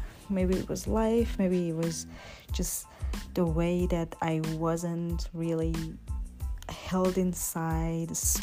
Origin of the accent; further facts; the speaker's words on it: Iran; moved away as an adult; now in Wollongong, Australia; I am recording this from Wollongong, Australia. Oh yeah, I made it. I left Iran about a year and a half, a whole year and a half ago.